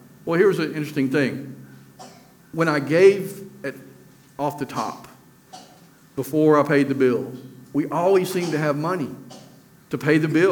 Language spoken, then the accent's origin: English; Alabama, United States; The states that give the most per person are Mississippi, Alabama, my home state, and Tennessee.